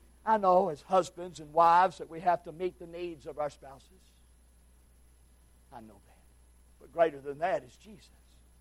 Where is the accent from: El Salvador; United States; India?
United States; I say I'm of American. The greatest nation of the land.